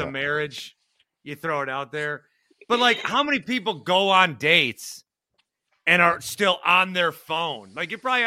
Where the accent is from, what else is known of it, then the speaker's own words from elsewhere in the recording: Fond du Lac, Wisconsin, United States; I mean, I grew up in Fond du Lac and worked there.